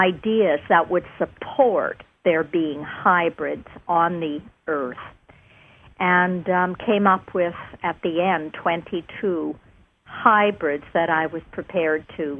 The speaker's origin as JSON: {"language": "English", "country": "Canada", "said": "being a Canadian"}